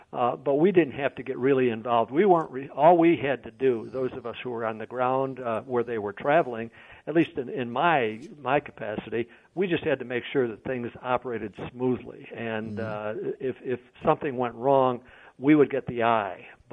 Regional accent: Chicago, Illinois, United States; she knew that I was from Chicago.

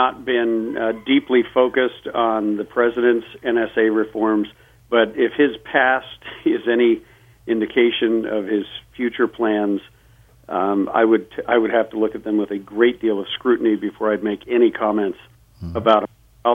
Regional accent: United States; is deeply offensive as an American

